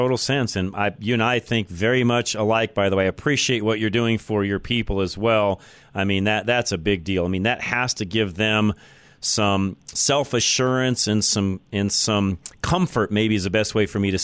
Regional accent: Boulder, Colorado, United States; I am a native of Boulder, so there's not too many of us around left.

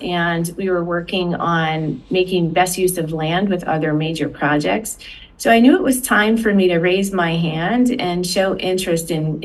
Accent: New England, United States; There's no humidity. I grew up in New England. It's gorgeous out here.

